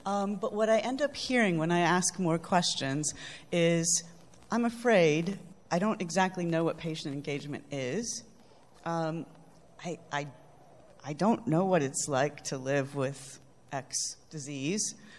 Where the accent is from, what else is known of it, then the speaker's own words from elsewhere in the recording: Chicago, Illinois, United States; I'm from Chicago. That's incredibly important that you must be a Cubs fan.